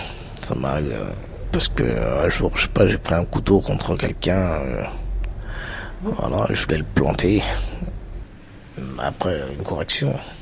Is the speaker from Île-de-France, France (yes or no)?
yes; Île-de-France, France; J'ai 31 ans. Bah, mon enfance, j'étais dans les Yvelines. Moi, j'habitais dans une résidence.